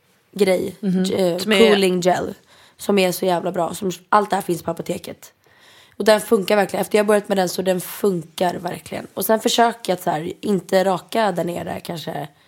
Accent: Italy; jag är ju italienare

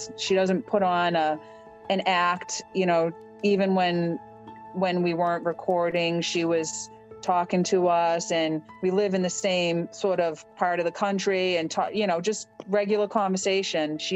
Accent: Worcester, Massachusetts, United States; I'm from Worcester, Massachusetts.

